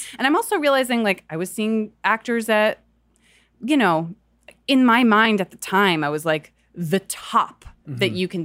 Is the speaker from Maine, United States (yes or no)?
no; New York, United States; I grew up in the South Street Seaport in New York.